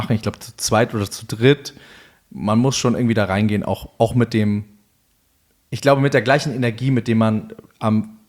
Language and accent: German; Berlin, Germany; Ben und ich als Berliner Fraktion